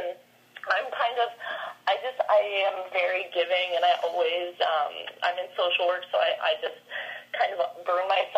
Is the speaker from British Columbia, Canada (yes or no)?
no; Ontario, Canada; now in Calgary, Canada; so I am from Ontario. I moved to Calgary a year ago